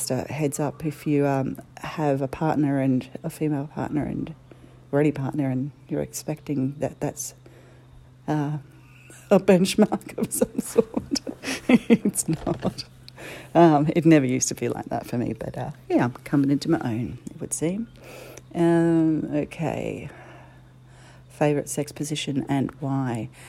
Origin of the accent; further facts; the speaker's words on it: New Zealand; now in Australia; I'm not actually Australian. I've lived here all of my life, but I'm actually from New Zealand.